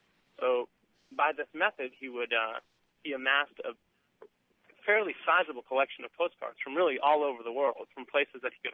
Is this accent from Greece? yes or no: yes; Greece; I'm originally from Greece